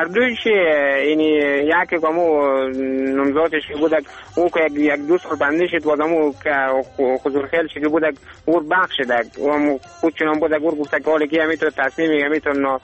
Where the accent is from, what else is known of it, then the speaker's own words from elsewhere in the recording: Badghis, Afghanistan; از زادگاه ما همی بادغیس هست دیگه زیاد دیگه، البته همه ما افغانستان هست بعدم که دوست داریم، ما هم افغانیم. بازم دیگه ای سرزمین زادگاه ما هست که میگه تولد شدیم، میگه تمام شدیم، بزرگ شدیم